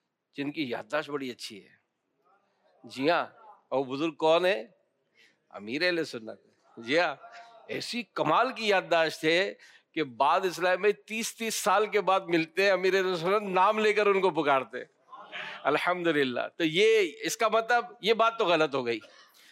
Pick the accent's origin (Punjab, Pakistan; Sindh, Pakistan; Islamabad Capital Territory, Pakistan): Sindh, Pakistan; Hyderabad; ہم اڈوانی لین میں رہتے تھے, میں بچپن میں نے آپ حیدرآباد میں گزارا ہے